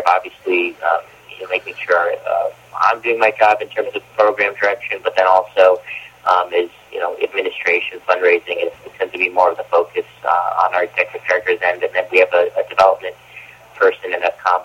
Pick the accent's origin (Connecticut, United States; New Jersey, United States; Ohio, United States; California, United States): New Jersey, United States; born and raised in New Jersey, you know, my mom was a soccer mom, played Little League baseball